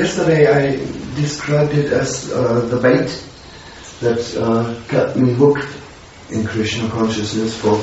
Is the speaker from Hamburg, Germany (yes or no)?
no; Hanover, Lower Saxony, Germany; English is a second language; I'm coming from Hanover, Germany.